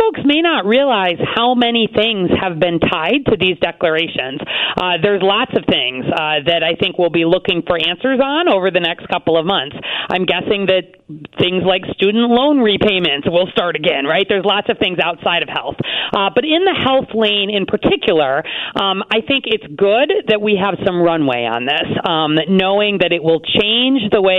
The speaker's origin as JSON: {"language": "English", "town": "Chicago", "region": "Illinois", "country": "United States", "said": "I have. I'm a Chicagoan. I don't think you can call yourself a Chicagoan if you haven't tried it at least once."}